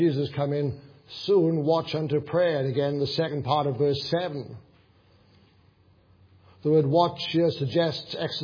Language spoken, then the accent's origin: English; Wales, United Kingdom; And yet my hometown, which is not far from where the Welsh Revival took place